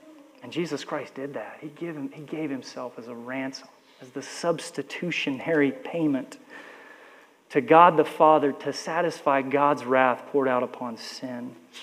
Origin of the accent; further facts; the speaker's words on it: Oklahoma, United States; Most of you know I grew up in Oklahoma.